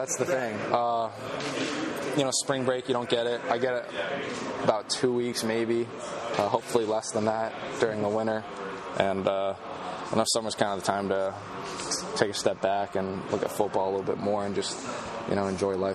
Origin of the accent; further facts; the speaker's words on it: Florida, United States; I'm from Florida, but I go deep sea once in a while.